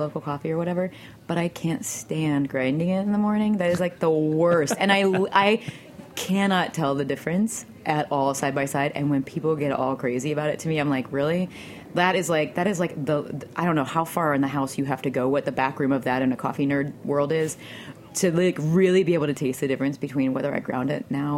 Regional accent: Illinois, United States; And that Midwest is my place. I'm originally from Illinois. So yeah, I love the Midwest.

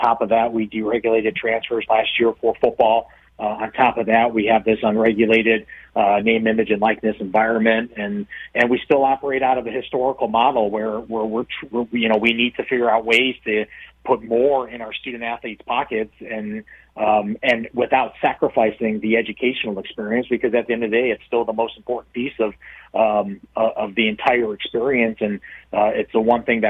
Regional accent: Midwest, United States; Jake and his wife, Candace, I label them, I'm from the Midwest, I label them Wisconsin nice.

